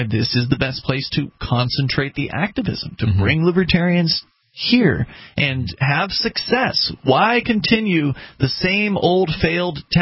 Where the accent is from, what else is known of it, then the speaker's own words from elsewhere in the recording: Florida, United States; I came from Florida.